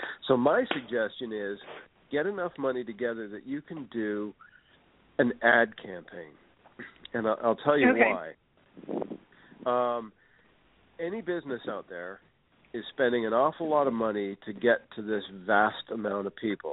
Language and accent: English; Canada; I'm from Canada originally, so I know, and I worked in radio there.